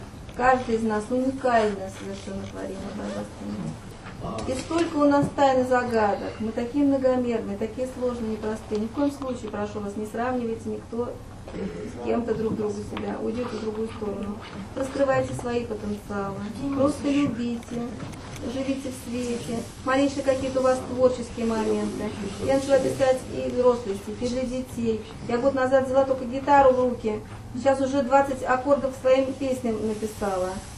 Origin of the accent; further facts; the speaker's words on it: Saint Petersburg, Russia; А я живу в деревне 8 лет, хотя родилась и выросла в Санкт-Петербурге.